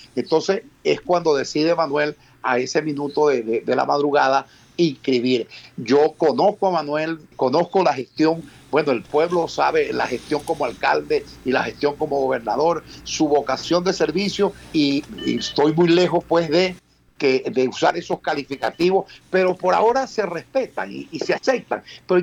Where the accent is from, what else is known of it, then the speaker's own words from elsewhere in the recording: Maracaibo, Zulia, Venezuela; en mi pueblo, creo que lo dije en el programa pasado y lo repito, en Maracaibo utilizamos mucho una palabra que se llama la indigita